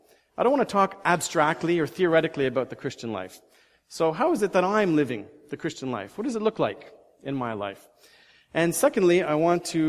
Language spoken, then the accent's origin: English; Cochabamba, Bolivia; one of my earliest memories is when I was sitting on the front steps of our house in Cochabamba, Bolivia. I was born in South America.